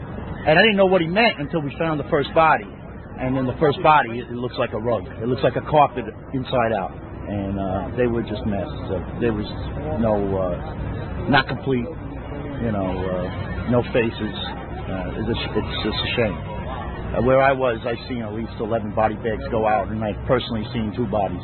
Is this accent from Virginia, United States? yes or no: no; Staten Island, New York, United States; I'm from Staten Island.